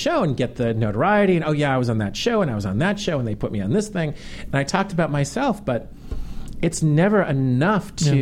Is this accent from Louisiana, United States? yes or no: no; Los Angeles, California, United States; and I'm from Los Angeles.